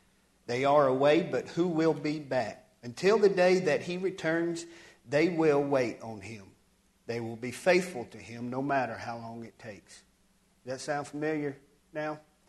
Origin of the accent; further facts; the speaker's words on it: Fort Worth, Texas, United States; born there; I was born in Tarrant County, Fort Worth, one of them hospitals over there